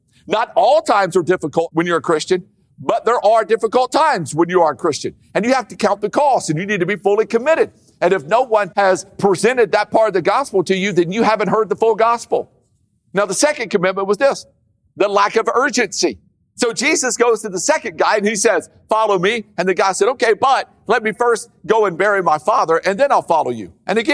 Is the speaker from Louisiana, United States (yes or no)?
yes; Louisiana, United States; And I grew up in Louisiana. I was praying for a cloud the size of a fist.